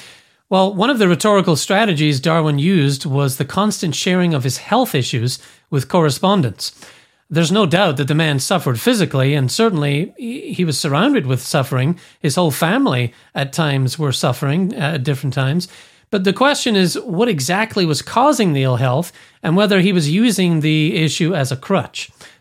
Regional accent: United Kingdom; being a Brit myself

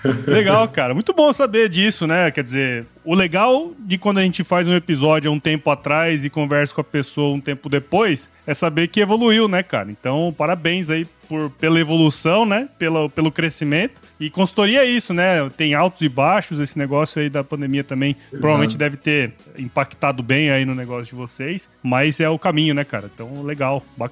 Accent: Rondonópolis, Mato Grosso, Brazil; Quando eu era moleque, lá em Rondonópolis, lá, estudei com o cara.

